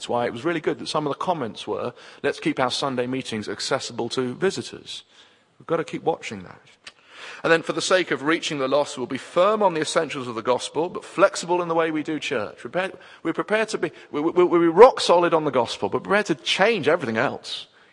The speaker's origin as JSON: {"language": "English", "region": "England", "country": "United Kingdom", "said": "And because we're English, we don't like that."}